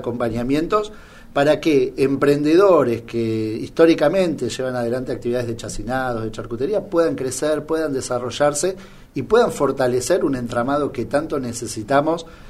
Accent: Buenos Aires, Argentina; born there; yo nací en Capital. Nací en Capital, con familia en el interior de la provincia de Entre Ríos, pero nací en Capital. Y bueno, después con distintas radicaciones.

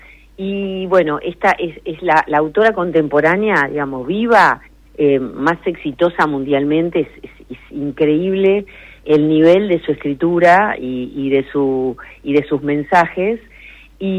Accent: Dolores, Buenos Aires Province, Argentina; Y yo soy del interior, yo soy de Dolores, provincia de Buenos Aires.

